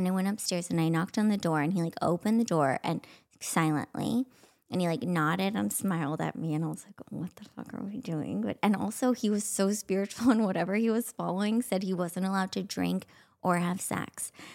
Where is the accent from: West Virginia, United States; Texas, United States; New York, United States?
Texas, United States; Like I'm from Texas. I'm very Christian.